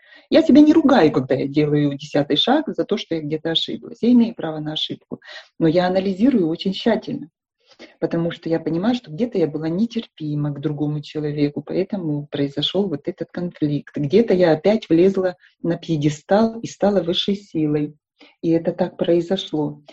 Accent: Kyiv, Ukraine; Я из Украины, город Киев.

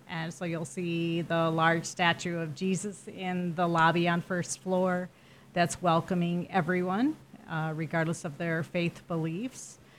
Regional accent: Storm Lake, Iowa, United States; I grew up in Storm Lake, Iowa, born and raised in Storm Lake

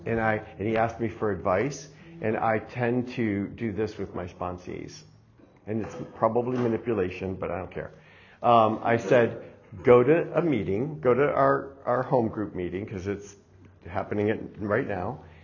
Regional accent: Detroit, Michigan, United States; I was a little gay boy growing up in Detroit City, but even before I knew I was a gay boy, I was a Middle Eastern off-white kid, and there were a bunch of, you know, blonde-haired, blue-eyed kids on the block, and I felt different.

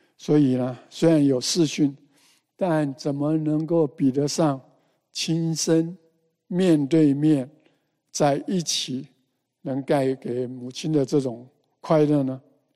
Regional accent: China; 所以我们中国人呢，在感情的表达方面好像比较是含蓄一点

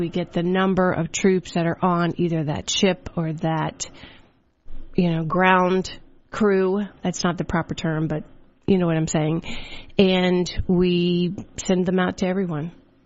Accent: Williamsburg, Virginia, United States; now in State College, United States; So I'm originally from Williamsburg, Virginia.

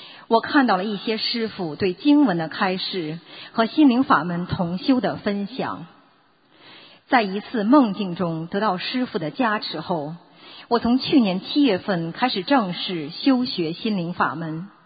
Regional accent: Midwest, United States; 我来自美国中西部的一个小城市

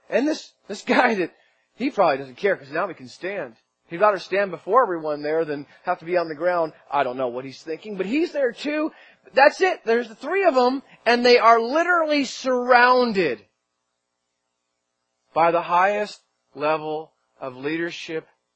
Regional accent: Northeast, United States; I'm from the Northeast, so you had the Italians and the Irish, right?

